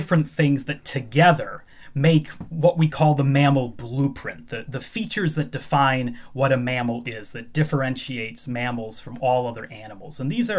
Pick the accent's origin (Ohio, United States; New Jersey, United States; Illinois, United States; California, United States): Illinois, United States; Chicago; You know, I grew up in the Chicago area.